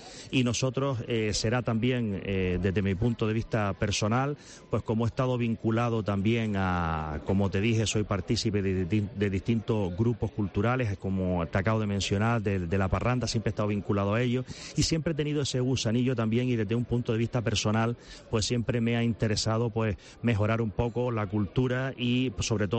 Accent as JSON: {"language": "Spanish", "town": "Teror", "region": "Canary Islands", "country": "Spain", "tie": "born or raised there", "said": "Hombre, nacido y criado en Teror, como bien dices"}